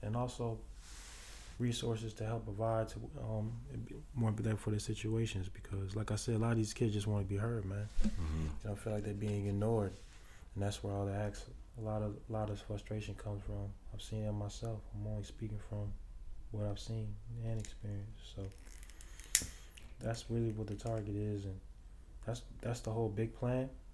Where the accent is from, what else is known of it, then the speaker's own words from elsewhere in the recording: New Orleans, Louisiana, United States; I'm from Louisiana. I'm from New Orleans, bro.